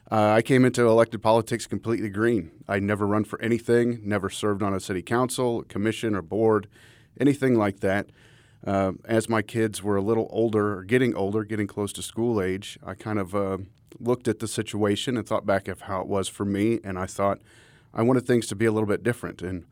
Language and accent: English; Missouri, United States; And I was from Crawford County. I lived in St. James, and I worked in Rolla.